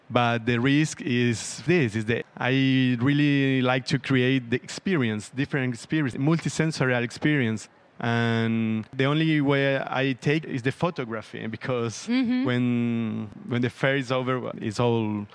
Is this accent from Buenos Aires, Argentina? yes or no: no; Apóstoles, Misiones, Argentina; born there; English is a second language; And I was born in Apóstoles. Apóstoles is a Jesuitic city from 1600, sería?